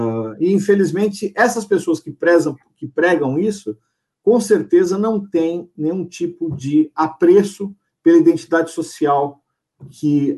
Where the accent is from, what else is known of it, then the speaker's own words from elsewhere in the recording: São Paulo, Brazil; eu sou do ABC, né?